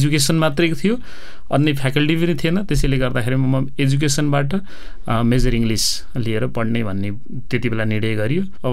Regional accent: Bulingtar, Gandaki Province, Nepal; also born or lived in Syangja; म पछि 1.5 वर्षकै उमेरमा हामी बसाइँसराईबाट नवलपरासीको बुलिङटार 1 भन्ने ठाउँमा चाहिँ आएर बसाइँसराई भएर मेरो विद्यालय शिक्षा चाहिँ बुलिङटारबाट भएको। खास जन्मस्थान चाहिँ मेरो स्याङ्जा।

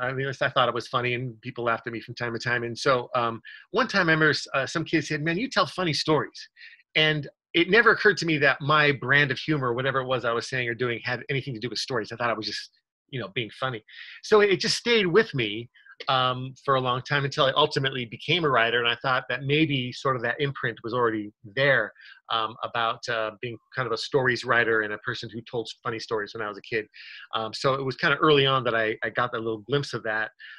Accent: California, United States; I grew up in Orange County.

